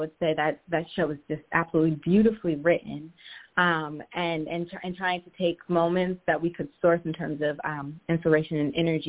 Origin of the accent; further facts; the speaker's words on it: Philadelphia, Pennsylvania, United States; I'm personally from Philly